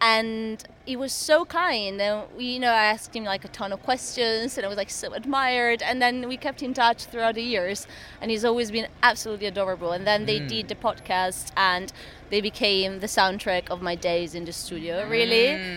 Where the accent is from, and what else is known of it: Italy; moved away as an adult; now in London, United Kingdom